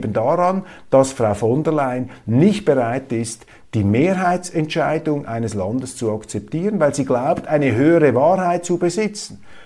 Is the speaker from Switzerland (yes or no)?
yes; Switzerland; Ja, als Schweizer sage ich Ihnen, das ist jetzt noch keine blütenreine, direkte Demokratie.